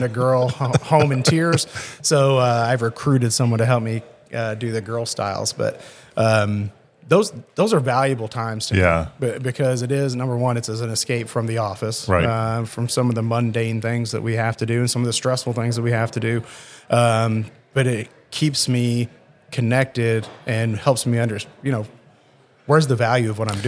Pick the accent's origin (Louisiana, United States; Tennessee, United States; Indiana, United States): Indiana, United States; New Albany; I grew up in New Albany, Indiana.